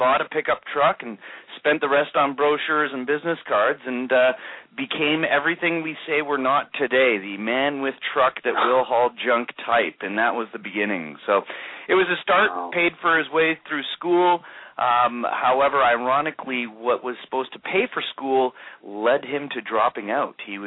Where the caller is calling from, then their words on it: Vancouver, British Columbia, Canada; I am calling in from beautiful Vancouver, British Columbia on the west coast of Canada.